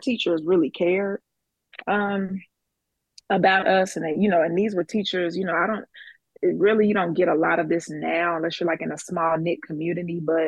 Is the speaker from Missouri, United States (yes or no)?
no; Dayton, Ohio, United States; I'm from Dayton, Ohio originally. That's where I was born and reared in my teenage years, and then I immediately flew the coop after that. But I'm a Midwest girl, grew up in the inner city.